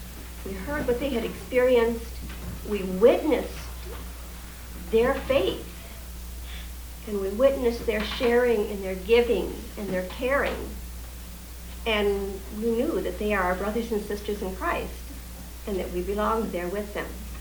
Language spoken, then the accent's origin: English; Midwest, United States; I'm from the Midwest, graduate of St. Olaf College. I married a forester, and we moved all over the country.